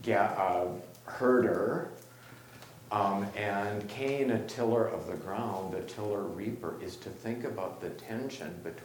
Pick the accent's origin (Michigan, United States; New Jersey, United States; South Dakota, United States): South Dakota, United States; I told you I'm from South Dakota